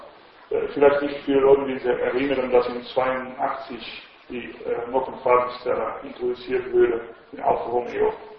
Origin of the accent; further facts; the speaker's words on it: Netherlands; German is a second language; now in Italy; Ich bin Holländer, wie Sie vielleicht hören. Ich arbeite und bin schon seit 85 in Italien